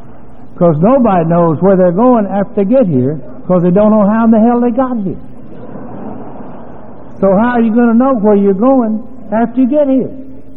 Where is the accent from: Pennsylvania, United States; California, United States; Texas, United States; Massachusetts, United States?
Texas, United States; She's a Yankee and I'm a Texan.